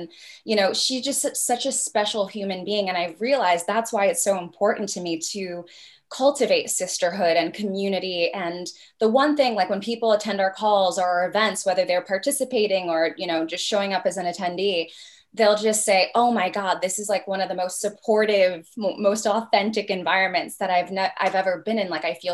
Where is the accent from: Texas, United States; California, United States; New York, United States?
New York, United States; Bronx; I didn't love Connecticut for certain reasons, because I grew up in the Bronx.